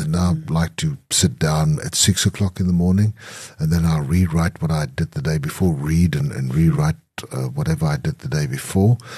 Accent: Klerksdorp, North West, South Africa; You know, I grew up in Klerksdorp in what is today the Northwest Province, in a mining town where there were no writers

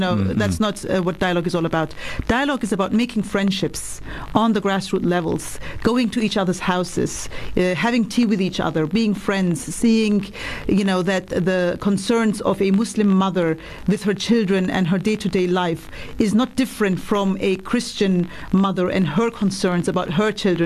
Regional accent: Germany; I am of Turkish descent originally. However, I was born and raised up in Germany. So, born and being raised in Germany and being the second generation of the Turkish community in Germany

